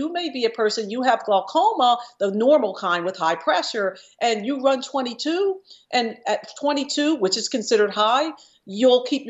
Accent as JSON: {"language": "English", "region": "New Jersey", "country": "United States", "tie": "born or raised there", "also_born_or_lived": "Philadelphia, United States", "said": "Well, I was born in Philadelphia. I grew up in South Jersey."}